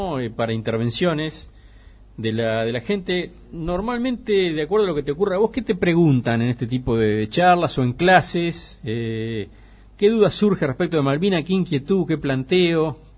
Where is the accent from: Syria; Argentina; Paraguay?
Argentina; vamos a celebrar los argentinos y argentinas en diciembre 40 años de la recuperación democrática.